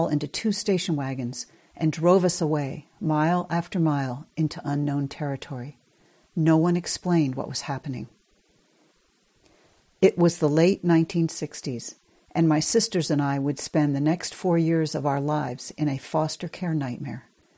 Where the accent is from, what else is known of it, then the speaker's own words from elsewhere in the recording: Pleasant Point, Maine, United States; I am a Passamaquoddy from Pleasant Point, Maine